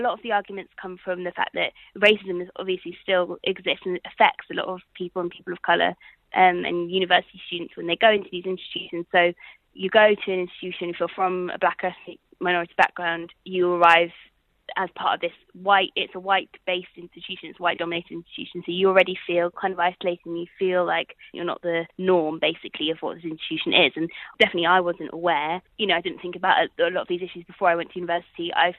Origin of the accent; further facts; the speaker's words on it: Bristol, South West England, United Kingdom; also born or lived in London; so I was born in London in Brixton, but I wouldn't say that I'm from London as such because I didn't grow up there. So my dad is from Zimbabwe and my mum was born in Uganda, but she's mixed British heritage. And so I've grown up, spent most of my life in Bristol from when I was like 10 to 17.